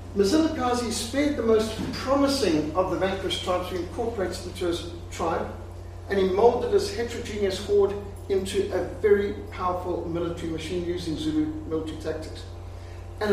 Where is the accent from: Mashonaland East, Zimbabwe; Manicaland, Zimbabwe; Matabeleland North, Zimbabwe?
Matabeleland North, Zimbabwe; Bulawayo; what later became Rhodesia, ultimately Zimbabwe, and I grew up in Malibili land in Bulawayo.